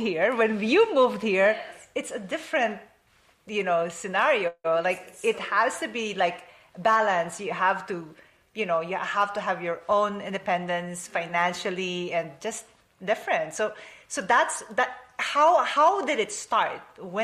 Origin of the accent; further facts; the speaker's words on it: Philippines; Remember, you know, we are from the Philippines, and our culture, the women there don't really like work, right?